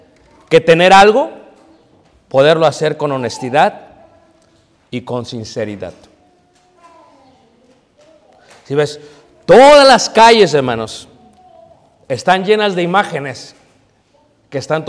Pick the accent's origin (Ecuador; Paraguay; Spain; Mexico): Mexico; now in United States; no, pues yo soy mexicano. Ah, ¿mexiquí? Le digo, ya, yeah, ¿mexiquí? Le digo, ¿mexiquí? Pero vivo en Americaní.